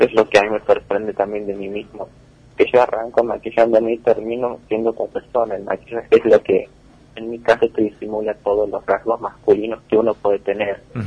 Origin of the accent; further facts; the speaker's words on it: San José de Metán, Salta, Argentina; moved away as an adult; now in Córdoba, Argentina; Yo soy de Salta, de un pueblito al sur que se llama San José de Metán, que tiene más o menos 37.000 habitantes. Pero ya hace 5 años que resido en Córdoba capital, porque yo terminé el colegio y me fui a estudiar la carrera de psicología.